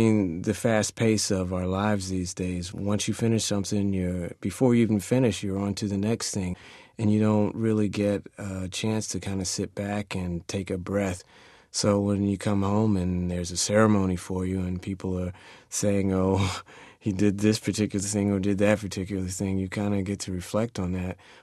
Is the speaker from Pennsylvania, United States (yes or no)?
yes; Philadelphia, Pennsylvania, United States; I also had a wonderful award bestowed on me at the my hometown baseball team, the Phillies, by Sounds of Philadelphia